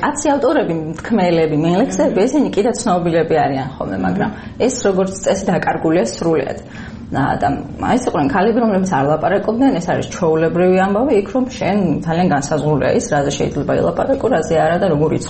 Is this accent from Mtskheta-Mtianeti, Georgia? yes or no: yes; Mtskheta-Mtianeti, Georgia; born or raised there